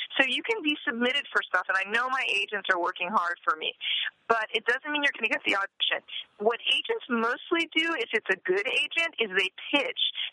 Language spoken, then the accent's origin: English; Washington, District of Columbia, United States; I remember I'm from Washington.